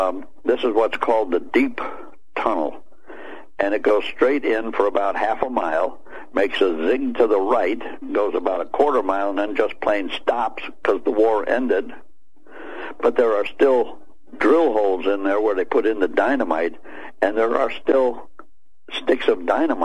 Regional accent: Ireland; I'm an Irishman.

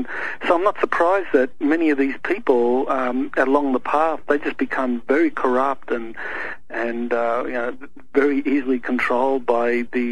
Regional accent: Australia; now in United States; You know, I came out here from Australia in 1996.

